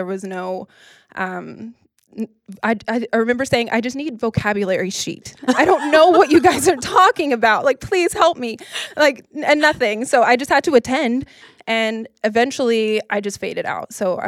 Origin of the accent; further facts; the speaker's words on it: Tennessee, United States; moved away as an adult; also born or lived in New York City / Los Angeles; I'm originally from Tennessee. I moved to New York City the moment I turned 18 that I was allowed to.